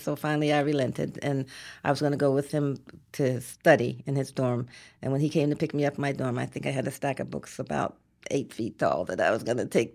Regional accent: Gary, Indiana, United States; I mean, we grew up in Gary, Indiana, which doesn't right. have a whole lot of a whole lot of white people.

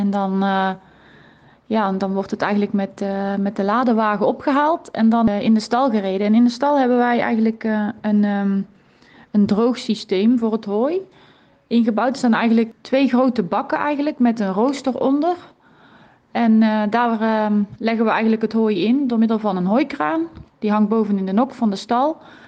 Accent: Wollerau, Schwyz, Switzerland; now in Netherlands; ik kom uit Wollerau. Dat ligt in Zwitserland.

